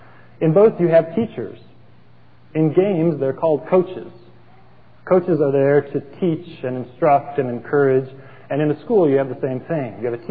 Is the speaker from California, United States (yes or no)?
yes; California, United States; I grew up in California where we are very interested in athletics